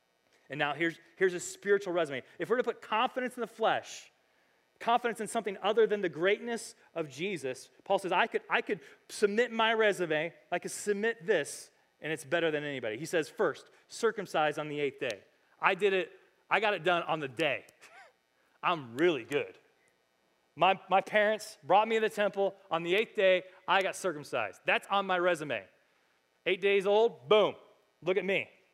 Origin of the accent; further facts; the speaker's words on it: United States; I'm an American. I grew up in a Christian country.